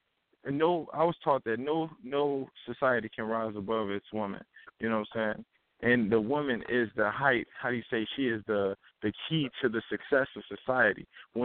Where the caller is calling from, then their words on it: Chicago, Illinois, United States; I am from Chicago, Illinois.